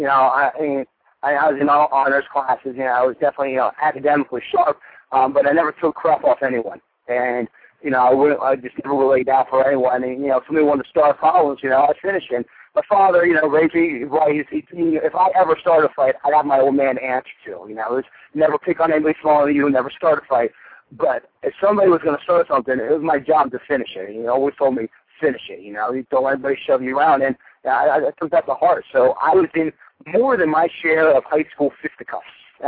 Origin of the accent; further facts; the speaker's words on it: Pennsylvania, United States; In Pennsylvania, you can't. See, I grew up in Pennsylvania.